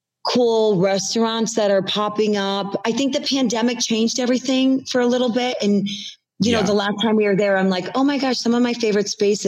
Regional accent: New York, United States; No matter where I live, I'm always a New Yorker. I think it's got, you know, it has my full heart because I was born and raised there.

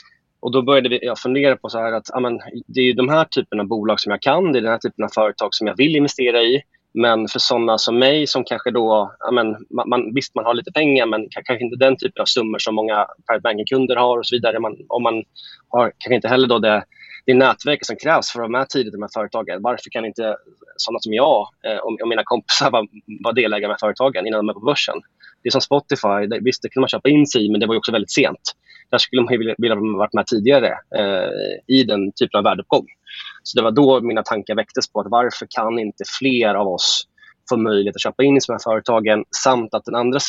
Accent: Eskilstuna, Södermanland, Sweden; also born or lived in Gothenburg; Nej, jag är från Eskilstuna.

